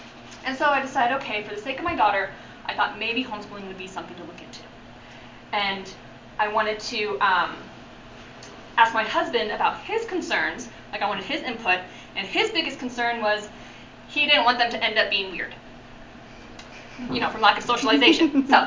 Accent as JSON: {"language": "English", "town": "Jerome", "region": "Idaho", "country": "United States", "tie": "born or raised there", "said": "I was born and raised in Jerome."}